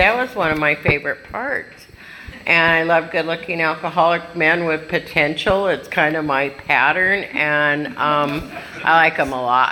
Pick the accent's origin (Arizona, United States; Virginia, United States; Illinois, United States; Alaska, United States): Arizona, United States; Phoenix; I was raised in Phoenix, and I wasn't going to be an AA. I was going to be a nun.